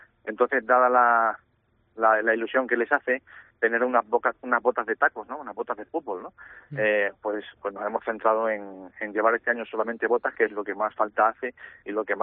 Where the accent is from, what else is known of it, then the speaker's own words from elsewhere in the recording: Almendralejo, Extremadura, Spain; nosotros que somos de Almendralejo, estamos afincados en Almendralejo, pues claro, aquí en Almendralejo ya la gente nos conoce